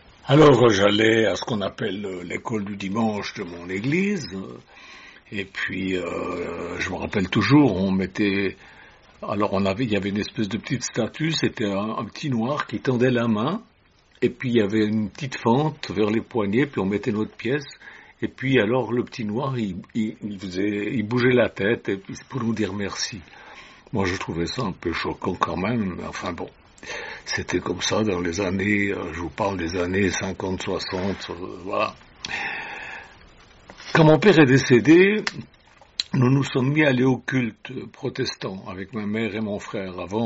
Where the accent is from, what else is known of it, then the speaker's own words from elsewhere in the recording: Switzerland; Alors, je suis suisse, j'étais protestant, faisant partie de l'Église nationale